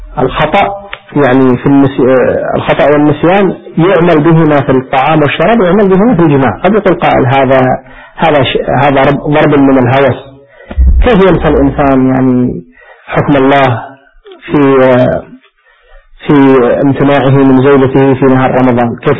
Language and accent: Arabic; Yemen; من العصر إلى المغرب أذن عندنا في اليمن مثلا